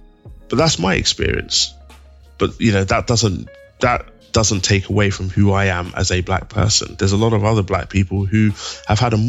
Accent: London, United Kingdom; I grew up in East London. You know, both my parents, raised by both of my parents. My dad was civil servant for the Nigerian government.

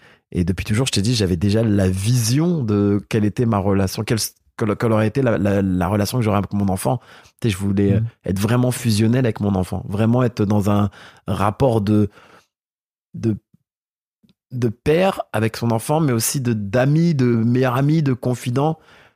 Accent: Morocco; je suis marocain

